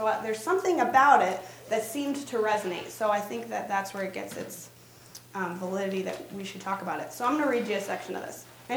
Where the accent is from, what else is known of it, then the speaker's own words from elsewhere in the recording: New York, United States; also born or lived in Pennsylvania; I hail from the East Coast, like Heather, native of Pennsylvania, was raised in upstate New York. So, from a little bit of all over.